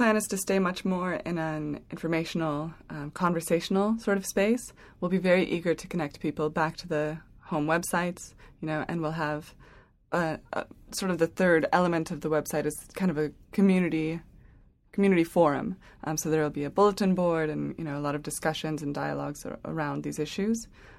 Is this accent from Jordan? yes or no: yes; Jordan; also born or lived in Thailand / Bangladesh / Pakistan / England; And I was born in Thailand, and then we moved around Southeast Asia, Bangladesh, Pakistan, and then we moved to England, and then we moved to Seattle, and then we moved to Indonesia. And then after that, I lived in Jordan, and I lived there for middle school and high school.